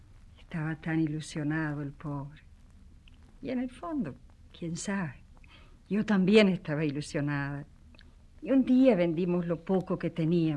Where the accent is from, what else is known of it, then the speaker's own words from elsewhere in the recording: Atacama, Chile; De tierra adentro, de la Atacama.